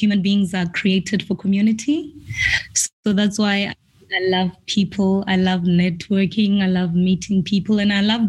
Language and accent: English; Ramadikana, Limpopo, South Africa; also born or lived in Johannesburg / Cape Town; So I was born and raised in Limpopo province, a rural area called Ramadikana, and eventually moved to Joburg and studied in Cape Town for my undergrad and current postgrad.